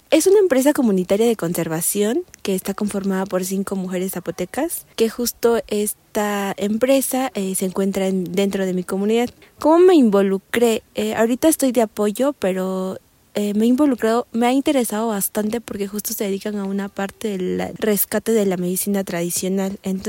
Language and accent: Spanish; San Miguel Xochixtepec, Oaxaca, Mexico; Yo soy originaria de la Sierra Sur del estado de Oaxaca, de una comunidad llamada San Miguel Xochixtepec.